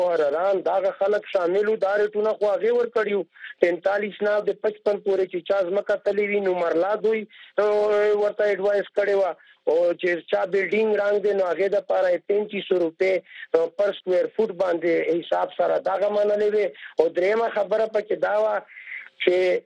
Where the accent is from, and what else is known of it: Khyber Pakhtunkhwa, Pakistan; now in Peshawar, Pakistan